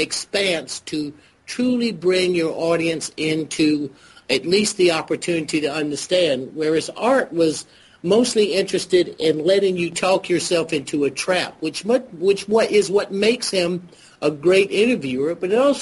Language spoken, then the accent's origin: English; South Carolina, United States; And I grew up in fundamentalism in South Carolina, and as most of you know, everybody goes to hell in South Carolina.